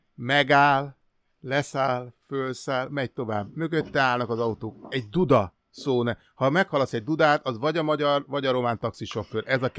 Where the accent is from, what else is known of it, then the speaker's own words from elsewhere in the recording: Budakeszi, Pest, Hungary; mert én alapja vagyok Budakesziről származom